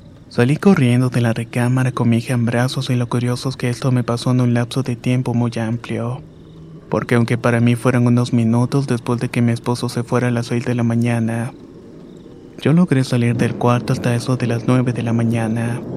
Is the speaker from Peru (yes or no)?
no; El Salvador; now in Los Angeles, United States; Vivo en la ciudad de Los Ángeles, California desde hace 18 años, pero soy originario de El Salvador.